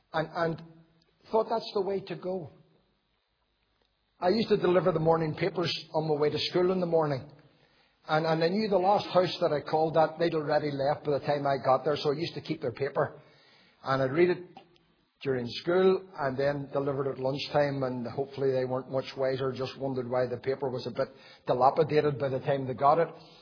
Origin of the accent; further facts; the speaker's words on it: Belfast, Northern Ireland, United Kingdom; I'm not a country man, although I live in the countryside now, but I'm born and brought up in Belfast, in a rough, tough neighbourhood that often hits the headlines even yet, in a place called Taggart's Bay.